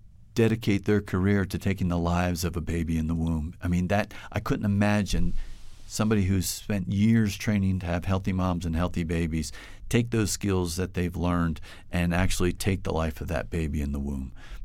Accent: New Jersey, United States; That mom could travel to my home state of New Jersey

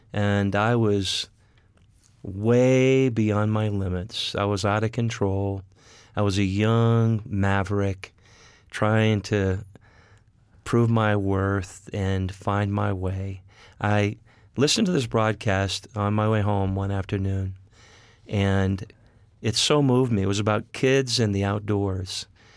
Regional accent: Pennsylvania, United States; You know, we grew up in Pennsylvania.

